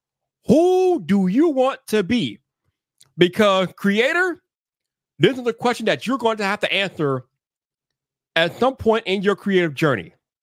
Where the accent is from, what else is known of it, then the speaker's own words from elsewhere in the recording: Chicago, Illinois, United States; Y'all know me. I'm from Chicago. I follow this stuff closely.